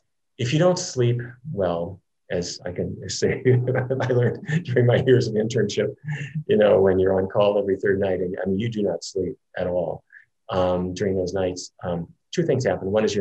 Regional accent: Fargo, North Dakota, United States; now in Japan; But for me growing up in Fargo, seaweed was something we never heard of.

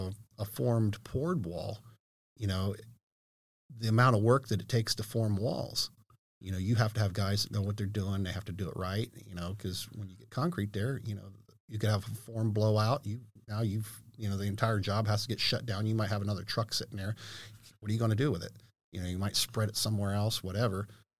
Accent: Ohio, United States; if basements were more popular, like back east, you know, because I'm originally from Ohio.

